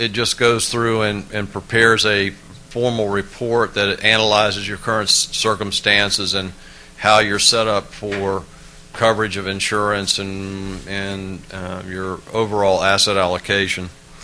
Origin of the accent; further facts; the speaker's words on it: Florida, United States; We are from Florida, and there's a little storm out in the Atlantic Ocean that John and I are trying to make a 125 flight with Southwest to get back to Orlando.